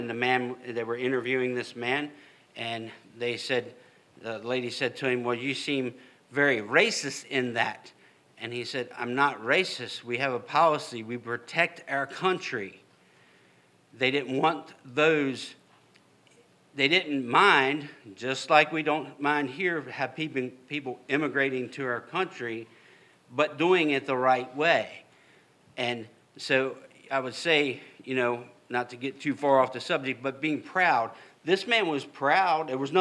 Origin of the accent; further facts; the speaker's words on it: United States; I am thankful to God that I am an American. I am thankful that He allowed me to be born in a country where we have such freedoms as we have.